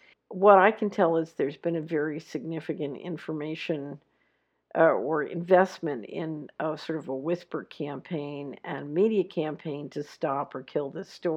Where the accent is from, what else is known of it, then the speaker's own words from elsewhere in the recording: Japan; moved away as an adult; also born or lived in United States / Latin America; I'm from Japan, but called the U.S. my home for about 11 of my student years. Then since my late 20s, I lived in Latin America for another decade before returning to Japan this year.